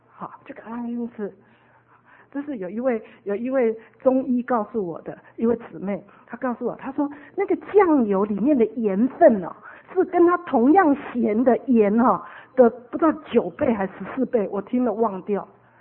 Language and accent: Chinese; Taiwan; 红萝卜我们台湾人都是白萝卜，